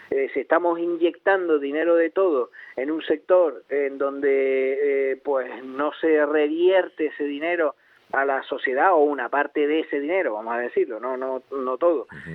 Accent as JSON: {"language": "Spanish", "region": "Canary Islands", "country": "Spain", "said": "en mejorar nuestra vida como canarios"}